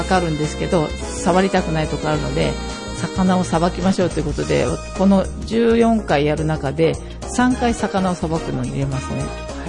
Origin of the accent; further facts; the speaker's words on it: Ushikawa, Aichi, Japan; はい、はい、牛川町育ち。